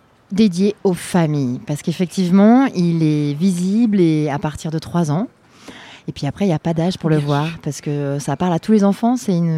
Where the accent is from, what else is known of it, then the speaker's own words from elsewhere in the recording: Auvergne-Rhône-Alpes, France; On vient d'Ardèche, oui. Sud-Ardèche.